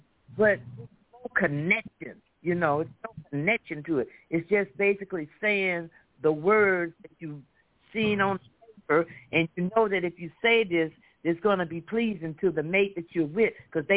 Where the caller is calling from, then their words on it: Flint, Michigan, United States; calling from Flint, Michigan.